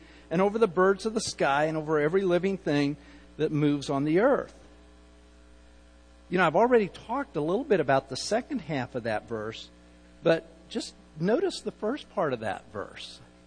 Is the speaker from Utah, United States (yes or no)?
yes; Utah, United States; now in Texas; I grew up in Utah. I grew up in Utah, okay? I never knew I had an accent.